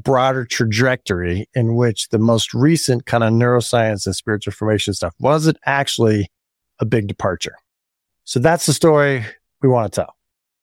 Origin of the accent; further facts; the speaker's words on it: San Jose, California, United States; I was raised fundamentalist Christian in California, the Bay Area, Central California, San Jose.